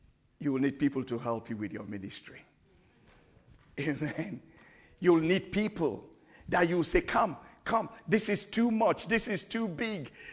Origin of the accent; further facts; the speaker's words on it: Nigeria; English is a second language; I said, I'm African. I'm from Nigeria.